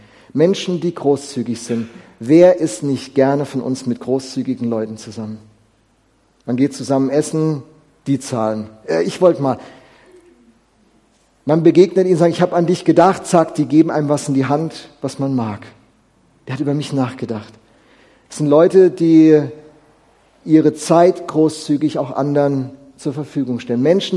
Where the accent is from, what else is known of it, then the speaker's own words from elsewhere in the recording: Alzey, Rhineland-Palatinate, Germany; also born or lived in Altensteig / Oldenburg / Schorndorf / Regensburg; now in Esslingen, Germany; Meine Heimatstadt Alzey, dann in Altensteig, Oldenburg, Schorndorf, Regensburg und jetzt hier in Esslingen.